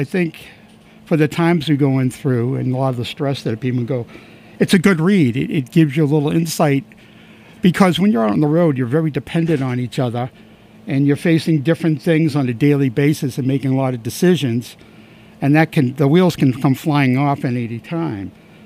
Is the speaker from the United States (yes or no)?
yes; Malden, Massachusetts, United States; I grew up in Malden